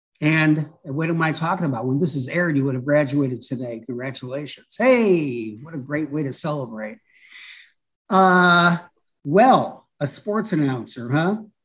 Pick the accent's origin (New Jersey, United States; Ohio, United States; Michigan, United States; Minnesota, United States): Ohio, United States; Cleveland; moved away as an adult; now in Houston, United States; I'm from Cleveland, Ohio.